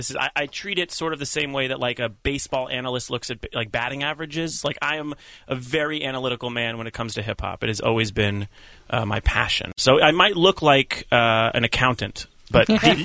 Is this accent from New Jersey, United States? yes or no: no; Calabasas, California, United States; I grew up in Calabasas, California, which is not the place you think of when you think of like